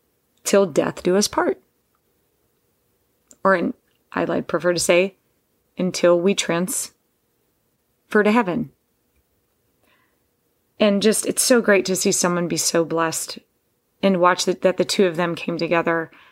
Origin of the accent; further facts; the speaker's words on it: Texas, United States; I grew up in Texas, guys.